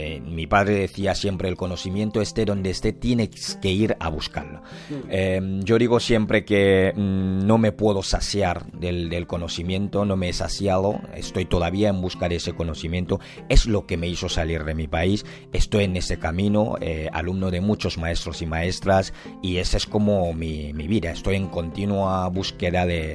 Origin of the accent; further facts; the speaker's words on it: Douala, Littoral, Cameroon; La luna está en Duala. Duala es mi ciudad natal.